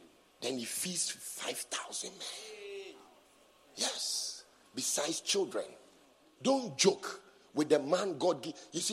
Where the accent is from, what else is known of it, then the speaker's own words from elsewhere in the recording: England, United Kingdom; now in Ghana; Look, I just saw my friend who I grew up with in England. He's coming for something in Kumasi, so he came. We used to be in England together, this man.